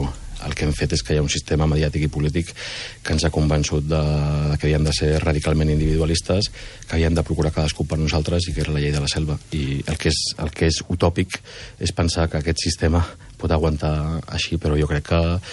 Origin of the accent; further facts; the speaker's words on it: Catalonia, Spain; som catalans, som mediterranis